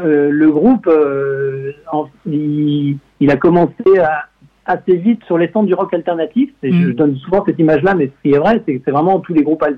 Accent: Plédran, Brittany, France; moi je suis de Plédran à côté de Saint-Brieuc à la base

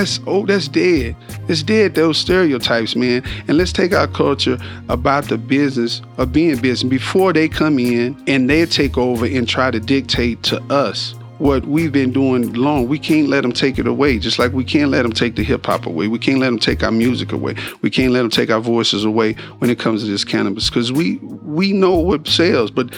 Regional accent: Dallas, Texas, United States; I'm way from Dallas, Texas, to come here, and this man has motivated me to come here to Colorado, man.

